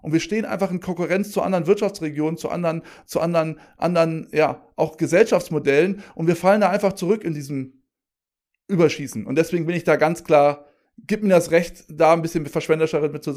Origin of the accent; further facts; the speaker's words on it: Cologne, North Rhine-Westphalia, Germany; ich komme aus Köln im Westen